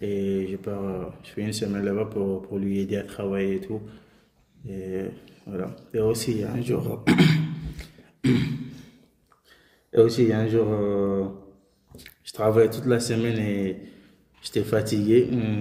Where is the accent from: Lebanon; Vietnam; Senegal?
Senegal; Ouaoundé, Matam; now in France; je suis né à un village qui s'appelle Ouaoundé au Sénégal et à côté de la Mauritanie. Le 10 février 2008, et j'ai grandi à un village qui s'appelle Goumel, celui de ma mère.